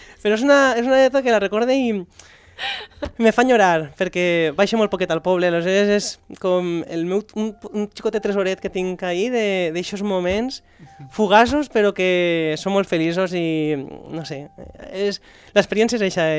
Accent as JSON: {"language": "Catalan", "town": "La Romana", "region": "Valencian Community", "country": "Spain", "tie": "born or raised there", "said": "en el meu poble hi ha una companyia de teatre que es diu Tarafa, grup Tarafa, perquè en la Romana passa un riu subterrani que es diu Tarafa."}